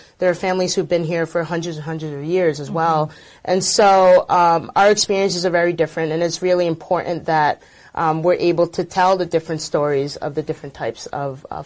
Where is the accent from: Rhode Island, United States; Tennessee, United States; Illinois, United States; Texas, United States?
Rhode Island, United States; Woonsocket; now in Washington, United States; I'm from Woonsocket, Rhode Island. It's a city of 45,000 people in the smallest state, the greatest state, we like to say, have spent my whole life there before making the move to Naphof in D.C. My family's originally from Laos